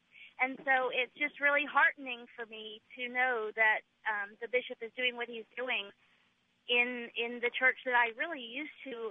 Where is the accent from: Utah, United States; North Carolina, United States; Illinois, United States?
North Carolina, United States; Raleigh; I am from Raleigh